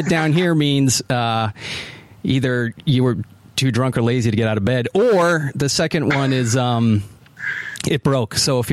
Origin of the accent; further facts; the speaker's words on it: Boston, Massachusetts, United States; I mean, I'm from the Boston area.